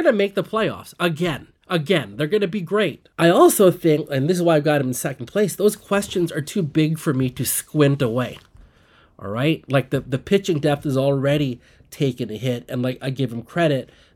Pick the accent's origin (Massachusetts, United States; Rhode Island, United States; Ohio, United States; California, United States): California, United States; now in New York, United States; I'm from the Bay Area, but I live here now in the New York area.